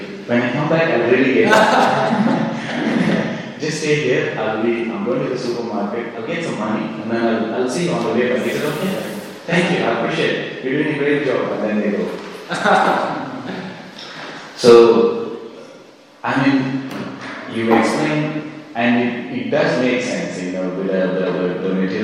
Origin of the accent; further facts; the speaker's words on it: South India, India; and I was from South India.